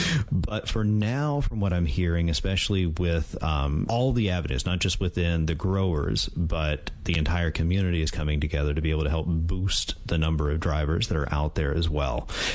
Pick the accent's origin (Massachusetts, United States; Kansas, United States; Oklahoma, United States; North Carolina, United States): North Carolina, United States; So I came here from North Carolina, and one of the best things that I like to do is take good old-fashioned North Carolina pulled pork